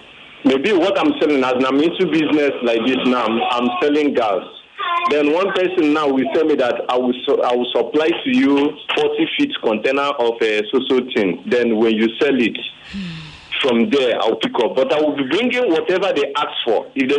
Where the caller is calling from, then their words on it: Ikorodu, Lagos, Nigeria; calling from Ikorodu.